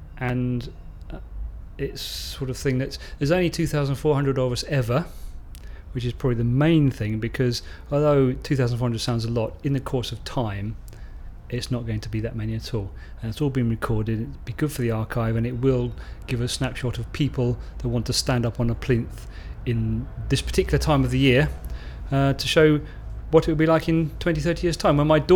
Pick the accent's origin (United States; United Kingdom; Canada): United Kingdom; Haslemere, South East England; I'm from Haysmere in Surrey and I'm 53.